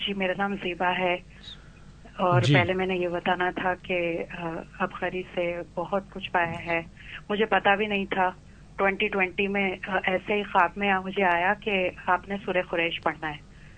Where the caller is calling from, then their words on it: United States; امریکہ سے.